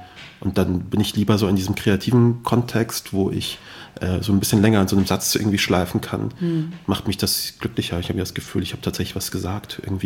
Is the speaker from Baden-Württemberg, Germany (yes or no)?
no; Kassel, Hesse, Germany; ich komme ja aus Kassel